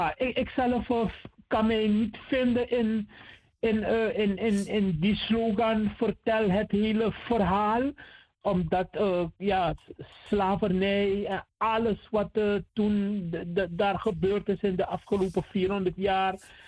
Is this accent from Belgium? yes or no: no; Paramaribo, Suriname; Want in de buurt waar ik ben opgegroeid, Frimangrong, had je heel veel bakbouwinkries.